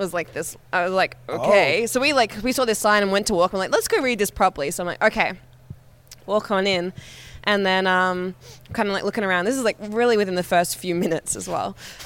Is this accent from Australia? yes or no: yes; Australia; even though I'm from Australia.